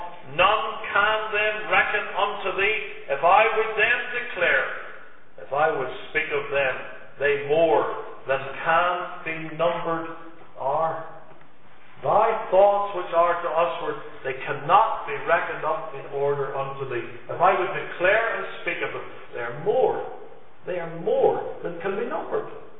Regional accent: Belfast, Northern Ireland, United Kingdom; growing up in Belfast, I was living near the ocean, right by the water.

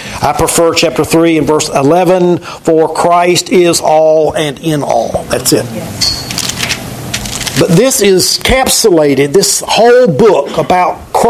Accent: the South, United States; I'm from the South.

